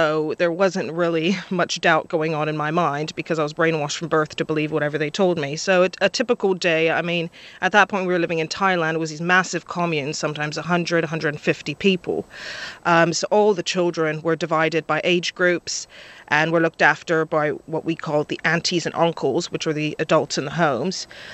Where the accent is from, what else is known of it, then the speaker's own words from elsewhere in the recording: France; English is a second language; despite being French, you can hear my accent isn't quite French.